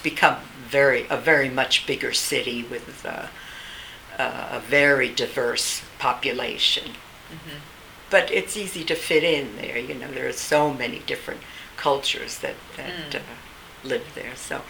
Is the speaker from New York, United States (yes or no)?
yes; New York, United States; So we came to set up residence in New York, which was my hometown